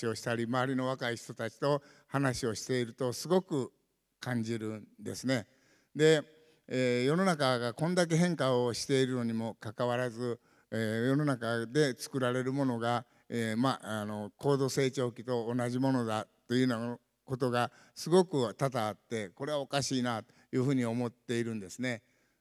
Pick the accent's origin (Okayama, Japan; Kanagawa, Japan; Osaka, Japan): Osaka, Japan; で、そういうことで大阪育ちなもんで本当に飽きないというようなものが面白いもんだ